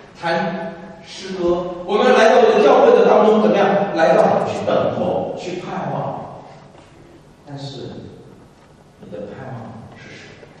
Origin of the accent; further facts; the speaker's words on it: Guangzhou, Guangdong, China; now in Canada; 南方人，我是广州人